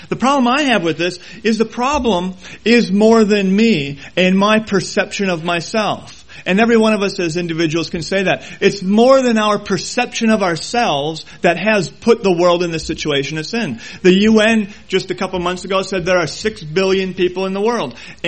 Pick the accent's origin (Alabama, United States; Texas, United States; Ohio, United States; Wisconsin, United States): Wisconsin, United States; Milwaukee; When I think back to growing up in Milwaukee here, going to high school in the 70s